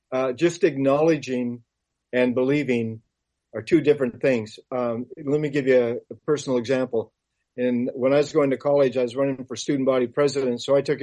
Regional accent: United States; Of course I am. I'm an American.

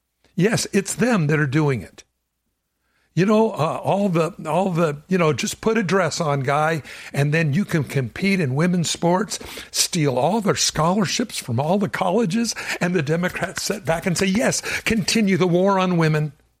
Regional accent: Los Angeles, California, United States; And I'm from Los Angeles. I grew up in L.A. County.

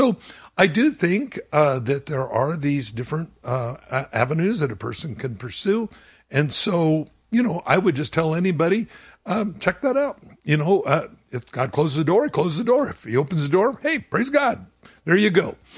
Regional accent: Los Angeles, California, United States; When I grew up in East LA, I grew up in the county of Los Angeles because we were between Whittier and Pico Rivera and it all comes together down there.

